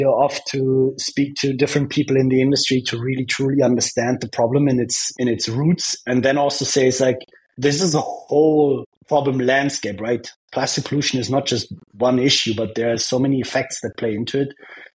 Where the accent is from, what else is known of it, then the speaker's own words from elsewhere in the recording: Germany; I'm from Germany, went on a ski trip to Japan and care about the climate.